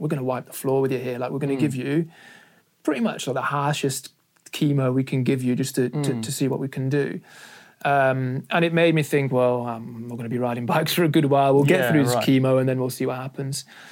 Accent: Flanders, Belgium; first language Flemish; English is a second language; Yeah, that's my mother tongue. Yeah.

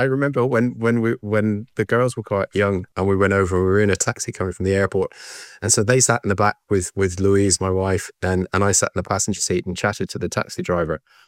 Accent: Dublin, Leinster, Ireland; I grew up in Dublin.

